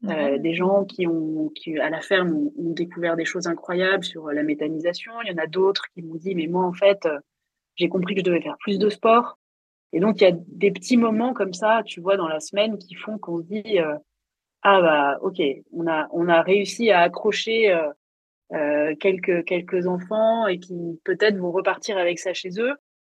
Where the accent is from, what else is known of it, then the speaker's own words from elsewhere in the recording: France; On est français quand même, on est français quand même